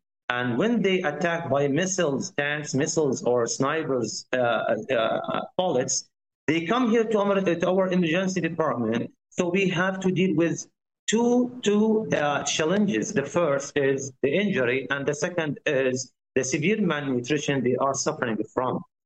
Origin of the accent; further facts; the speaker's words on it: Khan Yunis, Gaza Strip, Palestine; English is a second language; I'm from Khan Yunis concentration camp. This camp is nearly 25 kilometers square, 25 only.